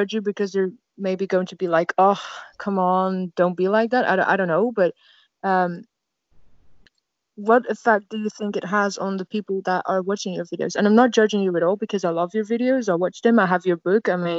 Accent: Netherlands; English is a second language; I'm from the Netherlands.

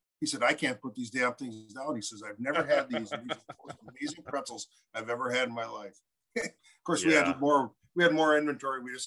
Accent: Minnesota, United States; We're both from Minnesota.

